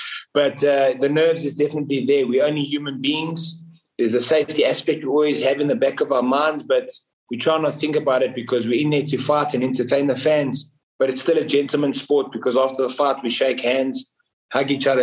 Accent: South Africa; Like I said, I'm proudly South African. I'm in no rush to go anywhere else besides stay here at home

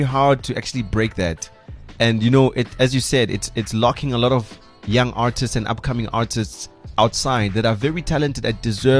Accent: South Africa; But as a South African DJ, how possible is it for a South African DJ to be able to relate and to entertain in other countries

